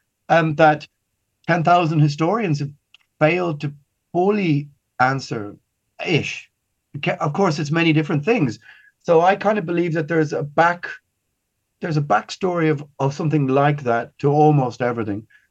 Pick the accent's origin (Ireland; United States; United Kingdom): Ireland; look, I'm Irish. If you want to play that game, we can go into Irish history.